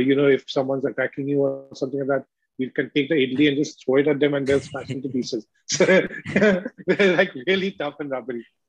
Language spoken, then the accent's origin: English; Kolkata, West Bengal, India; also born or lived in Mumbai; when I was growing up in Calcutta, then we'd go to South Indian vegetarian restaurants